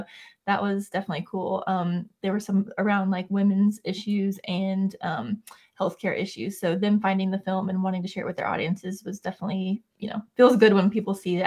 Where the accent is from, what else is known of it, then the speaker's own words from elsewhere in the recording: Tennessee, United States; We won, I think, the documentary category, which we're from Tennessee.